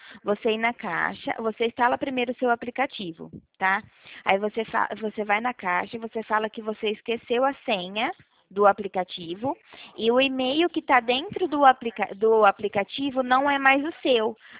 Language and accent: Portuguese; Leme, São Paulo, Brazil; eu sou de Leme